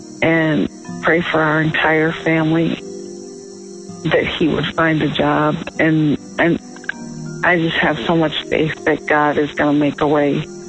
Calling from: Illinois, United States; I'm calling from Illinois.

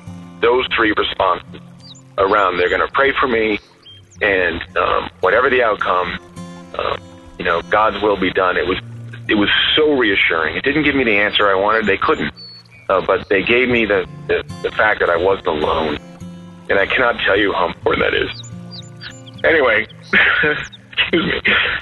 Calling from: Massachusetts, United States; from Massachusetts calling

